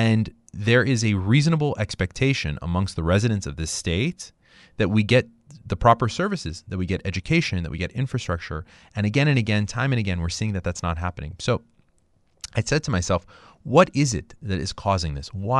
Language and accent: English; California, United States; You know, I grew up in California, and the California that we have now is very different from that California.